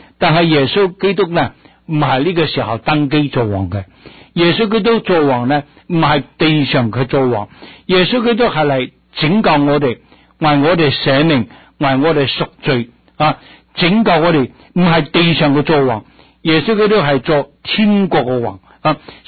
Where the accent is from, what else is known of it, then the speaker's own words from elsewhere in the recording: Guangdong, China; 我们广东人都改变了。